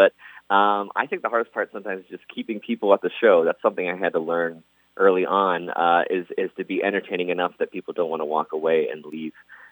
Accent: Johnstown, Pennsylvania, United States; And then when I grew up in Johnstown in western Pennsylvania.

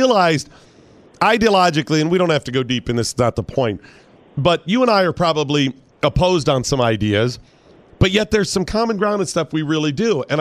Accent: Ashtabula, Ohio, United States; I grew up in Ashtabula in Lake Counties.

